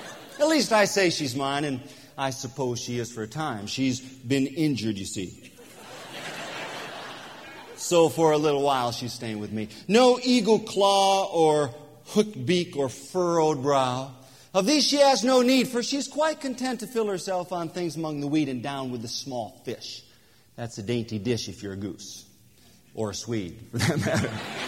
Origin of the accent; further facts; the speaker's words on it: Port Allegany, Pennsylvania, United States; No, they're not here, but they're back in Port Allegheny, Pennsylvania, my hometown.